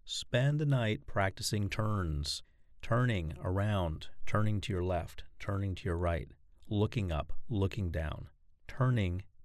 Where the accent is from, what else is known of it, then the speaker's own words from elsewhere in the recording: Florida, United States; It reminded me of when I was a child growing up in Florida and my parents took me to Disney World